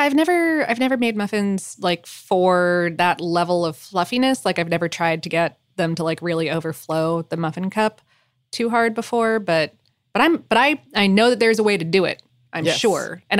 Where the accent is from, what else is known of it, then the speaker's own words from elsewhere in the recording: Toronto, Ontario, Canada; I'm from Toronto, and at the time muffins was growing in popularity, I was around 5